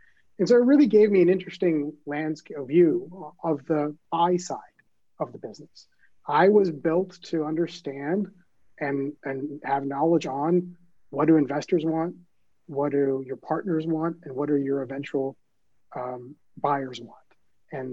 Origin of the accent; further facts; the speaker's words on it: Dallas, Texas, United States; also born or lived in England; And so I am a Texan. I'm wearing boots and a buckle below this. I was born in England, but raised in Dallas.